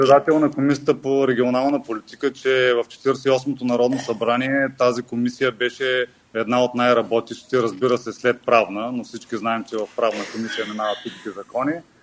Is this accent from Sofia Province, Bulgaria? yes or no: no; Varna, Varna Province, Bulgaria; born there; Роден съм във Варна